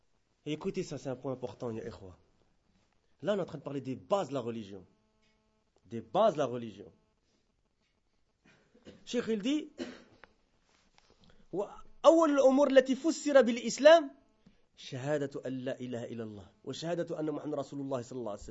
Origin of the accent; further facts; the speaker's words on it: Brussels, Brussels-Capital Region, Belgium; Moi, je suis né en Europe, et quoi. Je suis né à Bruxelles, j'ai passé très nombreuses années à Bruxelles, j'ai grandi, j'ai fait toutes mes études à Bruxelles. J'étais pas arabophone.